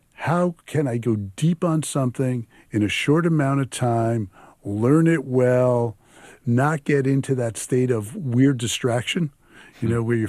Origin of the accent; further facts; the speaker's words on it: New York City, New York, United States; I grew up in New York City.